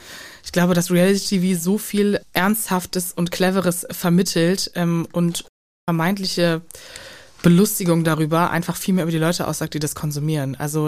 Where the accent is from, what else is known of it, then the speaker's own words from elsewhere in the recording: Cologne, North Rhine-Westphalia, Germany; wir haben ganz kurz in Sülz gewohnt, auf der linken Rheinseite. Und dann bin ich in Zollstock groß geworden, so in meiner Jugend.